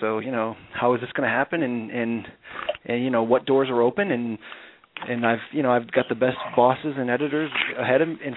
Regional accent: Naugatuck, Connecticut, United States; And I'm from Connecticut. I'm from, you know, the great, well, use great sparingly, but the great working class town of Naugatuck, Connecticut, where you work in a factory if you're lucky

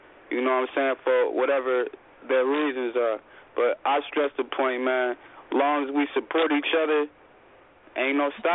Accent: Buffalo, New York, United States; also born or lived in Syracuse; I'm originally from Syracuse, born and raised, but you feel me? Family in Rochester, and I grew up in Buffalo as well.

